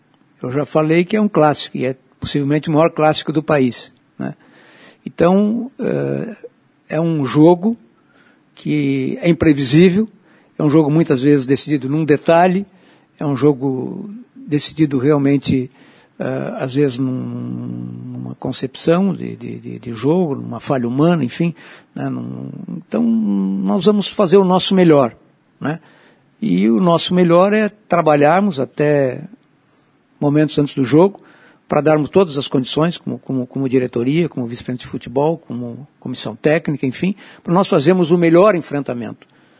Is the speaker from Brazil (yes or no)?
yes; Rio Grande do Sul, Brazil; é uma marca do nosso jeito de ser como gaúchos e brasileiros.